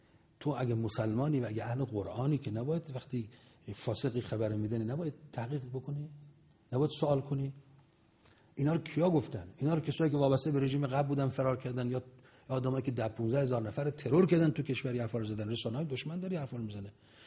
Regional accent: Iran; بعد گفتش که اهل کجایید؟ گفتم ایرانی. گفت شیعی؟ گفتم بله شیعه هم.

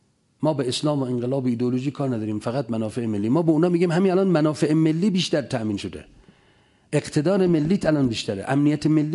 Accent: Iran

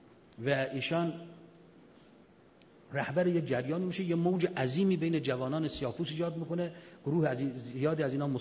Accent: Iran; ما از ایران آمدیم چند دقیقه صحبت کنیم

